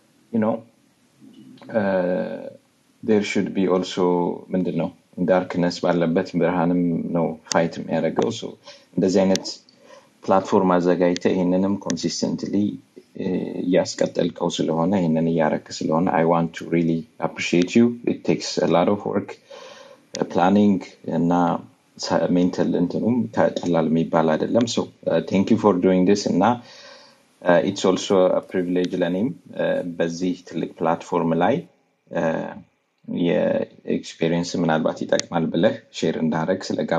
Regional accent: Robe, Oromia, Ethiopia; also born or lived in Debre Birhan / Addis Ababa; ያደግኩት የተወለድኩት እንትን ነበረ ባሌ ሮቤ የሚባል ባሌ ውስጥ ያለ ከተማ፣ እዛ ትንሽ አደግኩኝ። ደን ከዛ በፋሚሊ ሀስ ቱ ሙቭ ወደ ተለያየ ቦታ ደብረ ብርሃን ተምር ያለሁኝ።

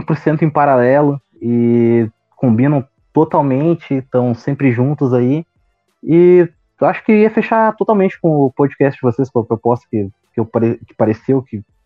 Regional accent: Esteio, Rio Grande do Sul, Brazil; also born or lived in Porto Alegre; eu sou de Porto Alegre, capital aqui, cresci e passei a maior parte da minha vida ali em Esteio, sou militar agora

